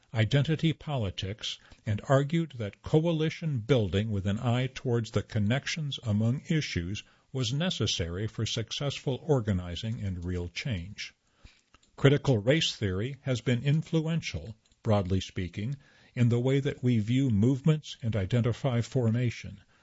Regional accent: Wilmington, North Carolina, United States; I grew up in Wilmington and never had heard of the Wilmington Massacre until there were a series of commemorations in 1998.

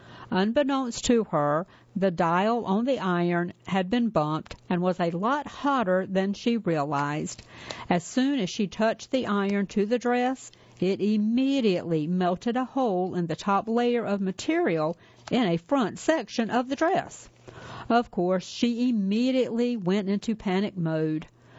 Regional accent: Colwich, Kansas, United States; I grew up in Colwich, Kansas, a small town of about 1,000 people just outside of Wichita.

